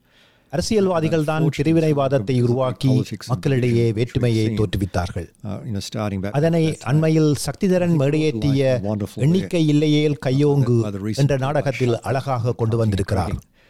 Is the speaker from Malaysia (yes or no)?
no; Sri Lanka; born there; நான் பிறந்தது 1958 மே மாதம். இலங்கையிலே நடந்த முதல் இனக்கலவரங்களின் நடுவே நான் பிறந்தேன்.